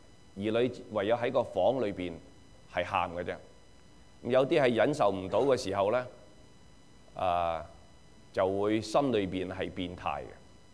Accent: China; 我哋中國人係咪以前嘅婚姻比現在嘅婚姻更好咧？

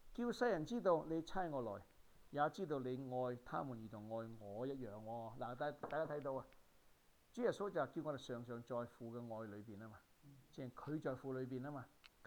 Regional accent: Guangzhou, Guangdong, China; 即係我哋廣州人成日話呢個人好似成日幾千萬未開頭咁樣啊！

